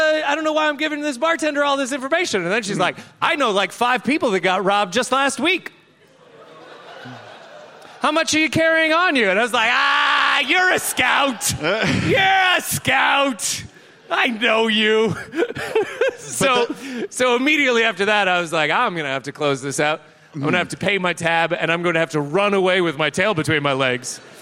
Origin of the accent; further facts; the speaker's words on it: Chicago, Illinois, United States; I'm from Chicago. Fuck you, Baltimore.